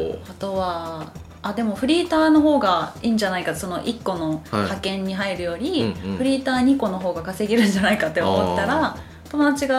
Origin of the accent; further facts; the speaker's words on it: Kyushu, Japan; born there; 九州生まれなんでやっぱり男の人の後ろ散歩逆手ついてきなさいみたいなことを言われるわけですよ